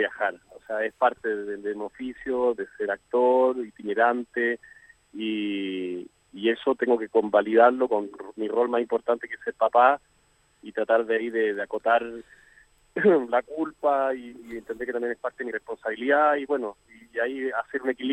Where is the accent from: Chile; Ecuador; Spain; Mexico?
Chile; moved away as an adult; now in Argentina; mi realidad es que soy chileno, que yo dejé mi familia, mis hermanos, mis sobrinos, mi teatro, todo por mis hijos que son argentinos